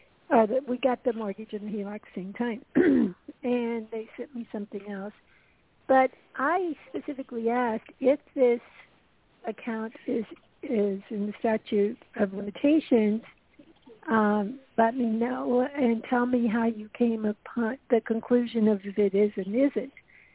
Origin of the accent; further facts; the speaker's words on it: Tampa, Florida, United States; I'm from Tampa, and I had a second home that I had purchased in 2008